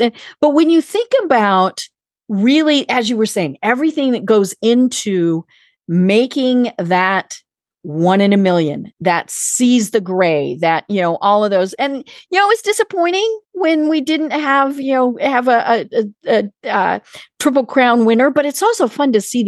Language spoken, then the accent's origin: English; Colorado, United States; now in Atlanta, United States; So I'm actually in Atlanta, but I am from Colorado way up in the mountains.